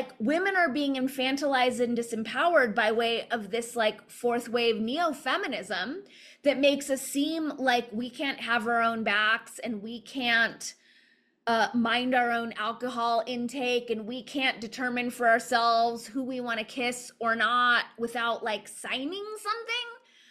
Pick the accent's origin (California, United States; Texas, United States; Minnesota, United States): California, United States; Los Angeles; now in Santa Fe, United States; in the same way that they destroyed my hometown of Los Angeles.